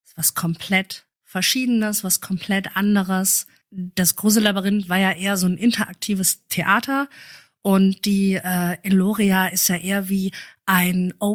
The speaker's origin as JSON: {"language": "German", "town": "Oberhausen", "region": "North Rhine-Westphalia", "country": "Germany", "tie": "born there", "said": "Also ich bin gerade so ein bisschen ein Hybrid. Also ich komme ursprünglich aus Oberhausen, gebürtige Oberhausenerin."}